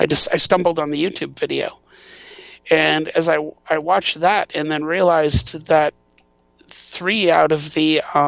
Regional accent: Wisconsin, United States; When I grew up in Wisconsin, and when I started in graduate school, I went to Montana State University in Bozeman, Montana.

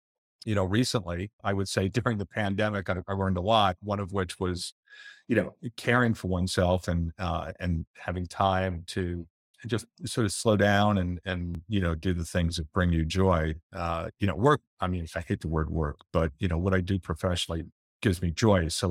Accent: New York City, New York, United States; I grew up in Jackson Heights, Queens, grew up in an apartment. My grandparents were immigrants.

